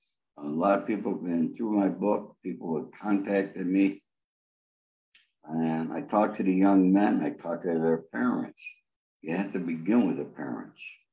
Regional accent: Rome, New York, United States; born there; My journey began in upstate New York. I was born in Rome, New York. I began hustling on the streets at the age of 12.

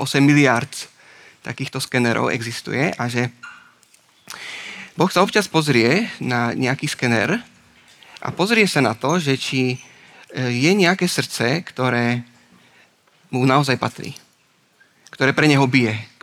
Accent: Revúca, Banská Bystrica Region, Slovakia; som z Revúcej a na vysokej škole nás učili, že keď chceš povedať niečo zo srdca, tak si sadni blízko k poslucháčom.

